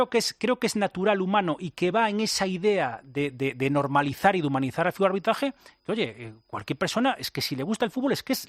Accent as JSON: {"language": "Spanish", "town": "Vigo", "region": "Galicia", "country": "Spain", "said": "Soy de Vigo. En Vigo solo hay el Celta."}